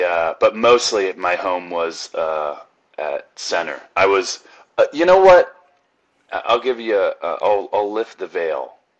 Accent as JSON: {"language": "English", "town": "Wilmington", "region": "Delaware", "country": "United States", "tie": "born or raised there", "said": "I'm from Wilmington, Delaware, born and bred, 18 years, pure delight and also torment."}